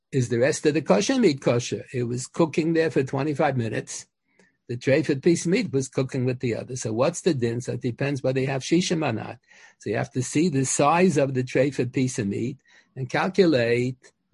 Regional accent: Scranton, Pennsylvania, United States; born there; I was born in Pennsylvania, in Scranton.

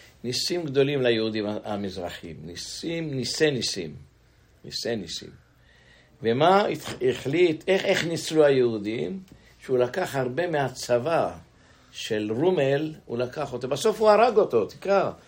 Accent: Jerusalem, Jerusalem District, Israel; born there; אני נולדתי בירושלים, היינו בערך 500-600 אלף, בזמן המלחמה.

